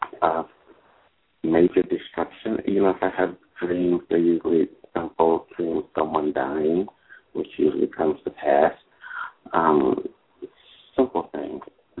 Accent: California, United States; I grew up here in California, and of course, this is Earthquake City. And the place that I was born in, I've lived my entire life.

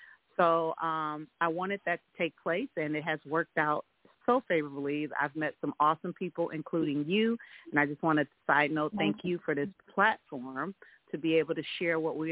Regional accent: Milwaukee, Wisconsin, United States; moved away as an adult; now in Texas, United States; I'm from Milwaukee, Wisconsin. And I transitioned to Texas for a job opportunity and for also for my son to have a greater opportunity for football here in Texas.

